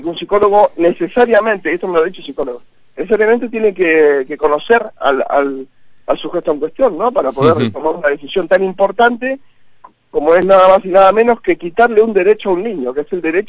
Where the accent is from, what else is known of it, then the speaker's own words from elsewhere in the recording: Aragon, Spain; born there; now in Madrid, Spain; si yo nací en Aragón, me vengo para este lado y sigue aquí en Madrid